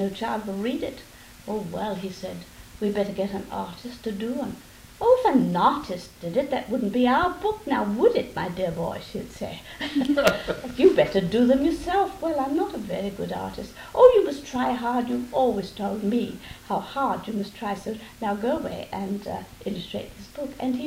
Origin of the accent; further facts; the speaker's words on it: Eltham, London, United Kingdom; Well, I was brought up in Eltham. And in those days it was quite a delightful little village.